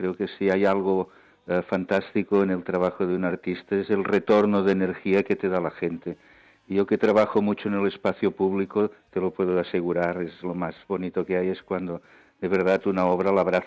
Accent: Barcelona, Catalonia, Spain; born there; yo nací en Barcelona, por tanto, Gaudí es un elemento familiar en mi vida.

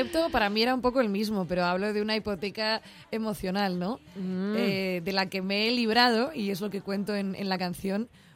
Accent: Basque Country, Spain; now in Madrid, Spain; llegué hace 2 años y creo que ya soy más madrileña que vasca casi

